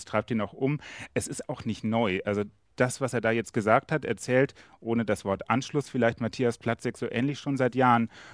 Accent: West Germany, Germany; Also ich stamme selber aus dem Westen, habe nun sehr viel mit ostdeutschen Themen zu tun

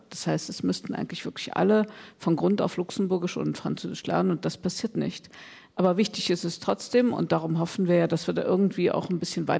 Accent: Rhineland-Palatinate, Germany; Ich komme eigentlich aus dem Teil der Eifel, wo noch das Rheinländische herrscht. Sie wissen vielleicht, es gibt so eine Sprachgrenze bei Prüm. Ja, und ich bin nicht aus der moselfränkischen Region, sondern aus der rheinländischen.

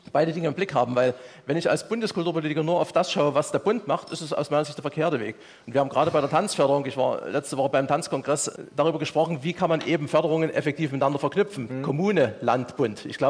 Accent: Saxony, Germany; Nochmal auf mein Heimatland Sachsen zurückzukommen.

